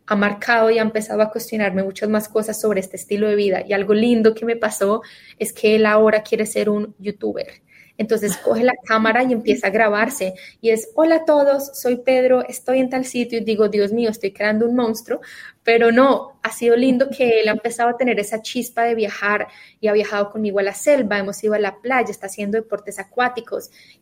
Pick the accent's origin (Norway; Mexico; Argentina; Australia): Australia; also born or lived in Colombia; soy colombiana, nací, amo Colombia, pero me crié en Australia. Mi vida adulta, mis 20, mis 30 han sido en Australia. Pero a eso toca dividir que crecí en un país muy multicultural.